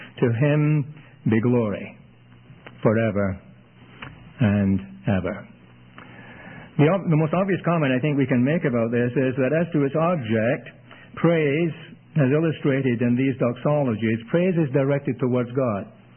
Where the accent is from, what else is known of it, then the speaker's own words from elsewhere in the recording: Scotland, United Kingdom; Scotland's way far north of Toronto. And that's where I'm from, and that explains my accent.